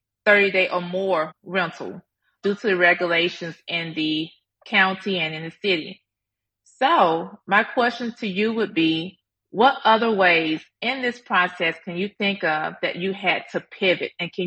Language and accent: English; Birmingham, Alabama, United States; I am from Birmingham, Alabama.